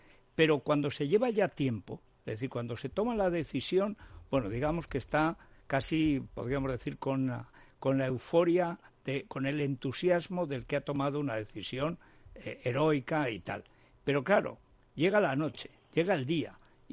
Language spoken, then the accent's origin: Spanish; Aragon, Spain; como es la parte de mi pueblo, donde hay muchos pueblos que tienen 8, 15, 20 habitantes, todos los pueblos de la comunidad del Barracín, que tradicionalmente eran 24, no juntamos ni 2.000 personas.